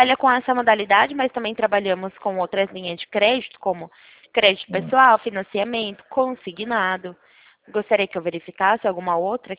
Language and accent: Portuguese; São Paulo, Brazil; eu sou de São Paulo.